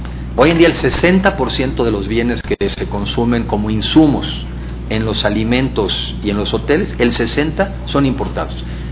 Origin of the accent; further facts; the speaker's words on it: Mexico; está en nuestras manos, como mexicanos, aprovechar esta coyuntura